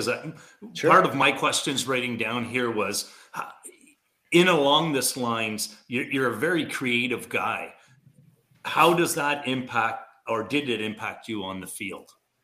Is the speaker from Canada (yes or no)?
yes; Canada; You're an American, I'm a Canadian.